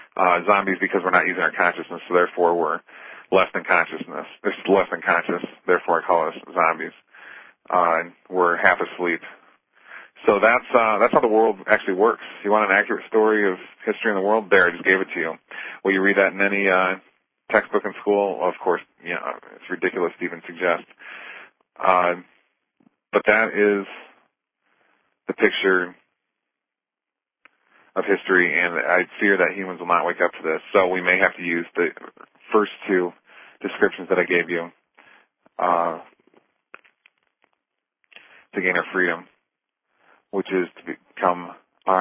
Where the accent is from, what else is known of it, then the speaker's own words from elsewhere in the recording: Michigan, United States; when I grew up in Michigan, it was considered more gentle and liberal